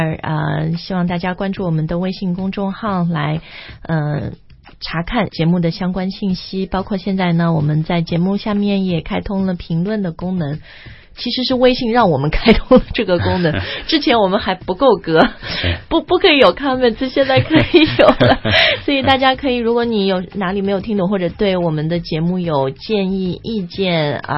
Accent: China; 然后虽然我是中国人但就看完全难以相信

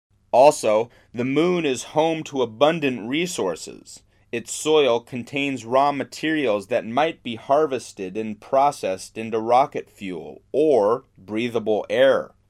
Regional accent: United States; As an American high school principal, I worry

